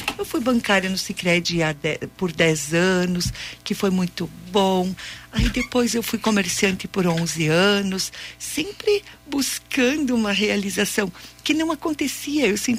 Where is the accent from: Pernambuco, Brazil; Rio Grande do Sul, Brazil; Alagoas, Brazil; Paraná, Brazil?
Rio Grande do Sul, Brazil; Farroupilha; Então, eu sou aqui de Farroupilha mesmo